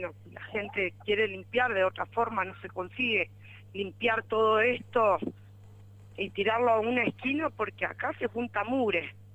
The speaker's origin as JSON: {"language": "Spanish", "town": "Casilda", "region": "Santa Fe", "country": "Argentina", "said": "Somos gente de Casilda."}